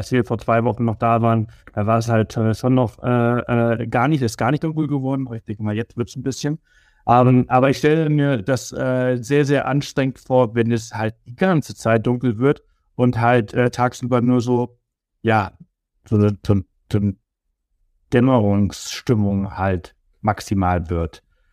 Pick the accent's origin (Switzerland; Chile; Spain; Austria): Spain; Mallorca, Balearic Islands; now in Germany; also ich komme ja aus Mallorca und ich bin die Sonne wirklich gewohnt, also ich bin aufgewachsen.